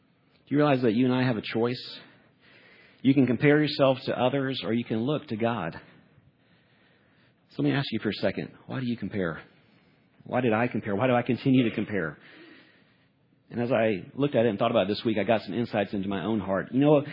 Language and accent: English; Atlanta, Georgia, United States; I was from Atlanta, too, like Lauren, a little bit older than Lauren.